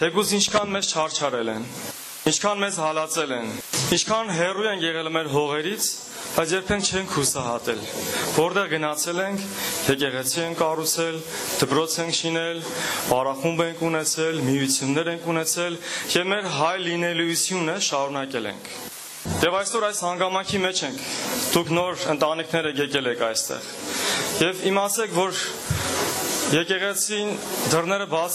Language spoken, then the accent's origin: Armenian; Armenia; Ես էլ Հայաստանից եմ։